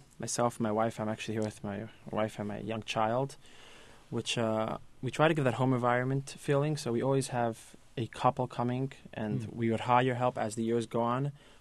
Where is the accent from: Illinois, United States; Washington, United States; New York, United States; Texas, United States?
New York, United States; Brooklyn; also born or lived in Israel; But I'm from Brooklyn, and I grew up and studied in Brooklyn. As I mentioned before, I went to Israel.